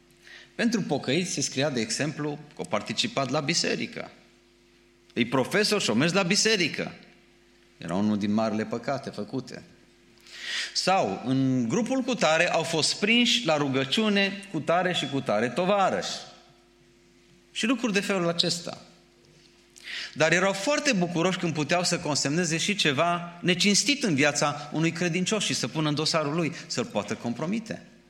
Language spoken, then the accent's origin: Romanian; Romania; Acum, gândiți-vă la noi ca și români.